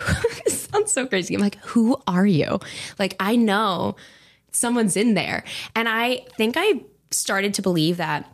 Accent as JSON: {"language": "English", "town": "Pittsburgh", "region": "Pennsylvania", "country": "United States", "tie": "born or raised there", "said": "Yeah, I grew up in Pittsburgh, and it's so funny."}